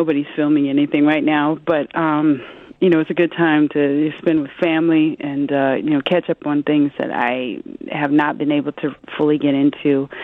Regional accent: Omaha, Nebraska, United States; now in New York, United States; You know, I'm a Midwesterner too, because I come from Omaha, Nebraska

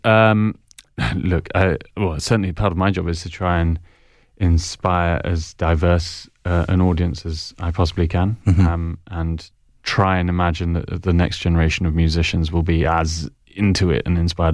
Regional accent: England, United Kingdom; I'm totally English. My dad is Belgian.

